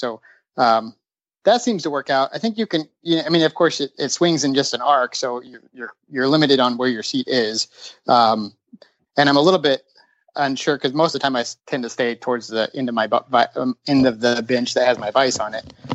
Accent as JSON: {"language": "English", "region": "Illinois", "country": "United States", "said": "I'm from Central Illinois, so it was probably just a little under 4 hour drive."}